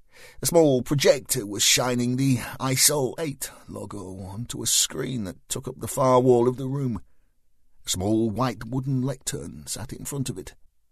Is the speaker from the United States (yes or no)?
no; United Kingdom; Being British, once laden with tea and chocolate digestives, I naturally gravitated to the part of the room that was furthest away from anybody else.